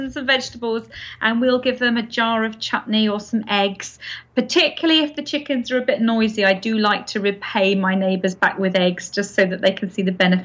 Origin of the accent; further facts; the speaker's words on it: London, United Kingdom; I was born and brought up in East London, and I went to school there.